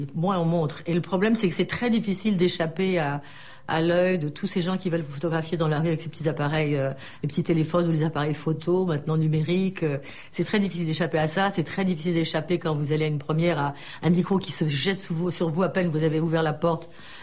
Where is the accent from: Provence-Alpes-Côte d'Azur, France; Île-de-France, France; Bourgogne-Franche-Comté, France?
Île-de-France, France; Paris; Je suis plus une paysanne d'adoption parce que je suis parisienne et donc citadine.